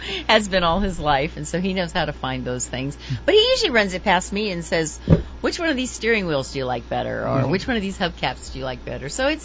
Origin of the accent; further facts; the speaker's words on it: San Diego, California, United States; I'd like to do that because I'm from San Diego, so I've been cruising 66 west for years